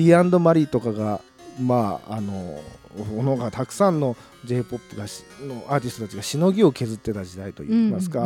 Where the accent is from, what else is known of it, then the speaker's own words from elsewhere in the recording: Nagoya, Aichi, Japan; あの名古屋の南の方の僕は出身なので